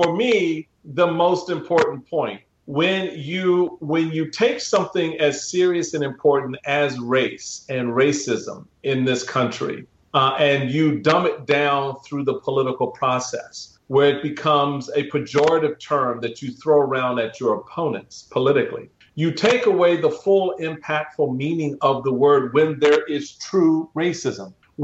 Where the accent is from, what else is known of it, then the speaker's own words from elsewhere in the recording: Washington, District of Columbia, United States; like in my, where I grew up in Washington, D.C., there were communities near and around my neighborhood